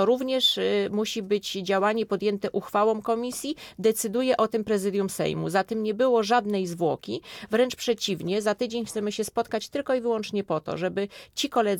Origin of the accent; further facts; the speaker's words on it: Łódź, Łódź Voivodeship, Poland; Jestem łodzianką, tu się urodziłam, tu żyję, tu mieszkam, tu pracuję